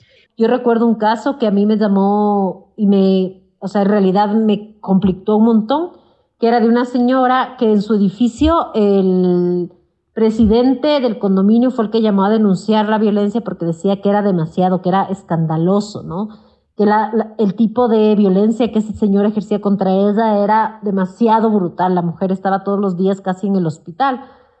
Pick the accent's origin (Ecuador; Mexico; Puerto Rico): Ecuador; En mi país, el Ecuador